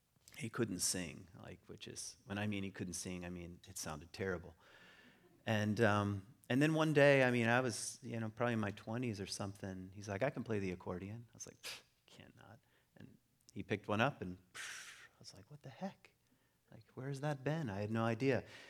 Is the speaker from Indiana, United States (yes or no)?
no; Virginia, United States; born there; and yet I was born in Virginia, you know, to the son of immigrants, and I'll probably never live in Virginia again.